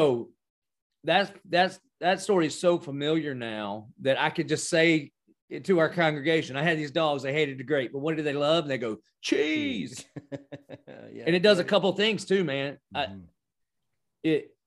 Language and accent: English; Dillon, South Carolina, United States; accent: Southern; I mean, you can hear from my accent. I am from the South. I grew up in a little nowhere town called Dillon, South Carolina.